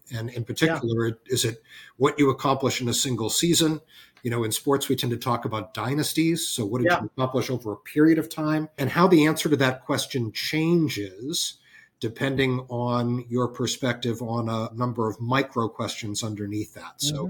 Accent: New England, United States; I grew up in New England and come from a long line of Red Sox fans before me.

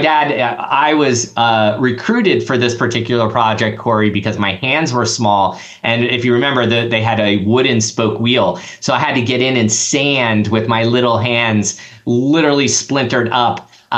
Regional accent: New Jersey, United States; I grew up in South Jersey.

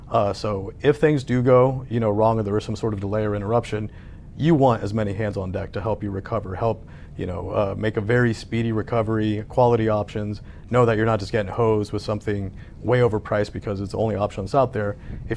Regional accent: Ohio, United States; moved away; You know, I'm not from Texas. I grew up in Ohio. I came down to start a retail charter brokerage in Texas.

